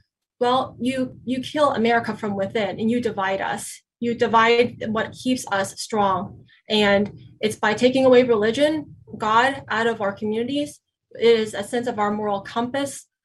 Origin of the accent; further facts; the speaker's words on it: Arkansas, United States; when I was a little girl growing up in Arkansas, actually, I'm a proud American-born citizen here.